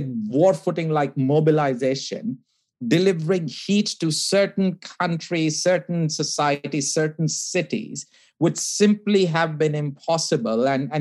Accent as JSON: {"language": "English", "country": "India", "tie": "born or raised there", "said": "I grew up in India"}